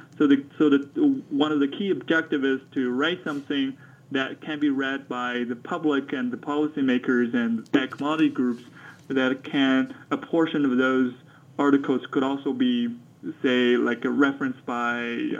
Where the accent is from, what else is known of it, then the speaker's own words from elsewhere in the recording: Shandong, China; English is a second language; moved away as an adult; to where Confucius is from as well. It's roughly the same latitude as Kansas. So after studying in my hometown until high school, I went to a university in Shanghai